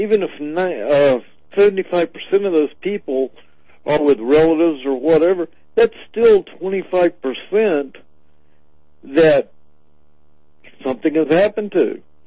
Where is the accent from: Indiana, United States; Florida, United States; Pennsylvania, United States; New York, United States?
Florida, United States; Tampa; I grew up in Tampa, and we started to see flooding down in Tampa just with thunderstorms.